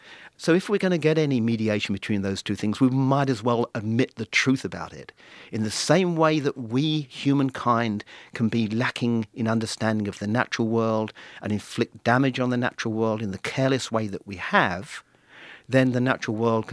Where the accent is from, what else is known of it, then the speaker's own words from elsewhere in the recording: England, United Kingdom; And that dreaming narrative is one which I, as an Englishman, have always bought into.